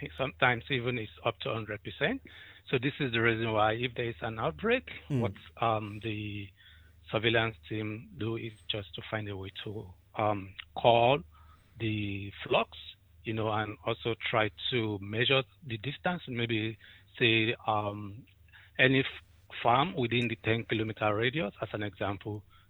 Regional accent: Nigeria; Yeah, I'm originally from Nigeria

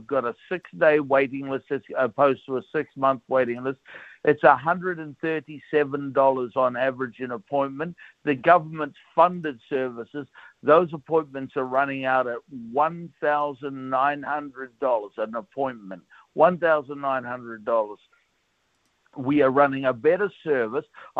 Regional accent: New Zealand; You know, we're Kiwi. We used to get on the tools and just, you know, work with what we had.

